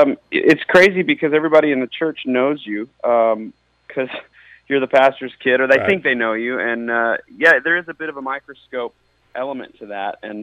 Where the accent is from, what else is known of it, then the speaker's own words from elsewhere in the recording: Lubbock, Texas, United States; Well, actually, I grew up in Lubbock, Texas, which is not even the Longhorns.